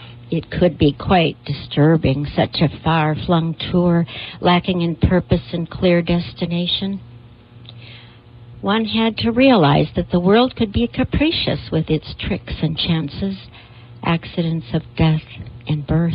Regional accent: Milltown, Wisconsin, United States; Yes, that's my hometown.

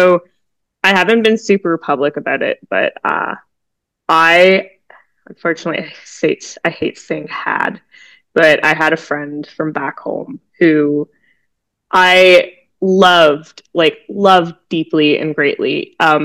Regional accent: Canada; I'm just Canadian, that's why I'm apologizing.

